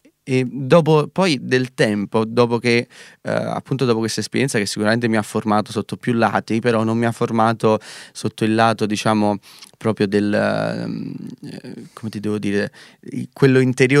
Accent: Campania, Italy; un ragazzo della provincia di Napoli che chiaramente è affascinato dall'oltreoceano, però alla fine sono napoletano, esatto. e di qua, italiano.

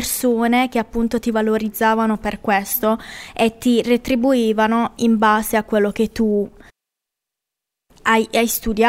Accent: Conversano, Apulia, Italy; perché io sono di Conversano e quindi Sud Italia

